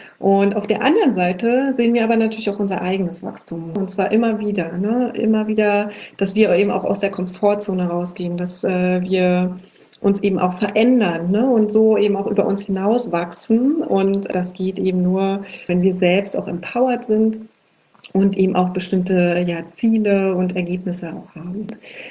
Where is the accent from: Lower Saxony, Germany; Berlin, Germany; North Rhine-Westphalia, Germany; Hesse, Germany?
Berlin, Germany; Wir kommen beide ja aus Berlin.